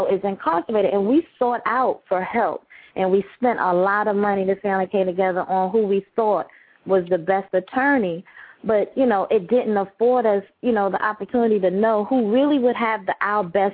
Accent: Farragut, United States; Growing up in Farragut, you know, we knew legal access meant somebody was getting arrested around the way.

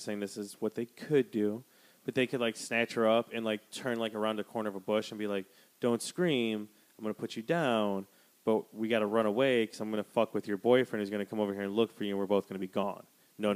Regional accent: Wisconsin, United States; Dude, bitch, I grew up in Wisconsin.

